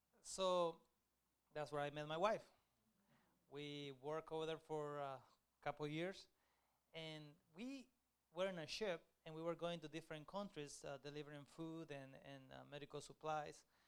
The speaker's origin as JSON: {"language": "English", "country": "Honduras", "tie": "born or raised there", "said": "I grew up in Honduras. I knew the situation in Honduras. I grew up beside kids that went to school without shoes. Kids that, like me, I grew up poor."}